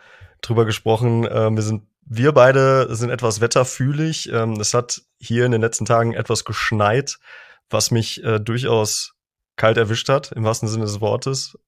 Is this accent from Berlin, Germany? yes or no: no; North Rhine-Westphalia, Germany; Ich bin aufgewachsen am Niederrhein